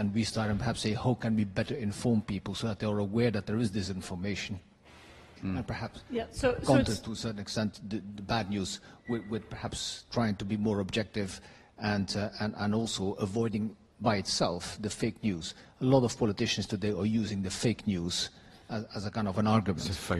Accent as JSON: {"language": "English", "country": "Belgium", "moved": "as an adult", "lives_now": "United Kingdom", "said": "For me personally, and I'm from Belgium, I live 30 years in this country"}